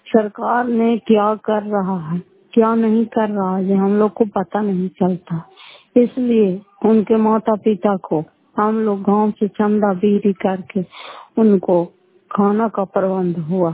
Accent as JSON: {"language": "Hindi", "town": "Fatehpur", "region": "Bihar", "country": "India", "said": "घर फतेहपुर पंचायत मुखौटा, जिला नालंदा, करारपत्रा ब्लॉक की निवासी हूँ।"}